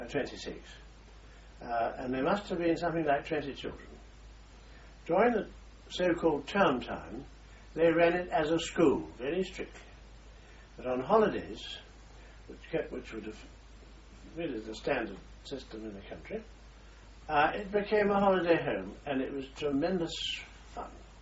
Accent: Hong Kong; born there; I was born in Hong Kong on the 29th of October, 1920.

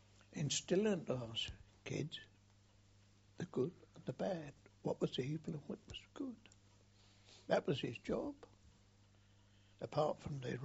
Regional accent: London, United Kingdom; In my case, I came from London, so, of course, I got Chatham.

